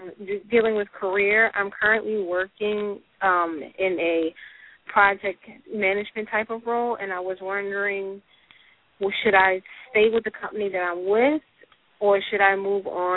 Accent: Maryland, United States; I'm from Maryland.

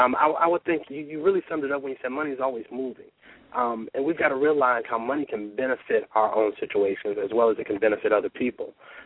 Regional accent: Detroit, Michigan, United States; You know, I'm from Detroit, so I've seen some down times

